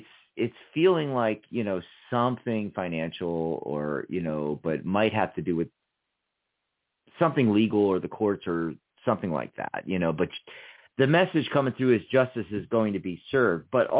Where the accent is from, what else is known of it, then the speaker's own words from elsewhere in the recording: Philadelphia, Pennsylvania, United States; I'm from Philly, but I shed it, the accent.